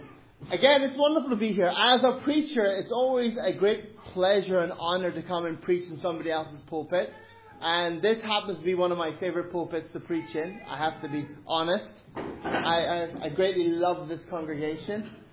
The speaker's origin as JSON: {"language": "English", "country": "Ireland", "said": "Also, I'm Irish."}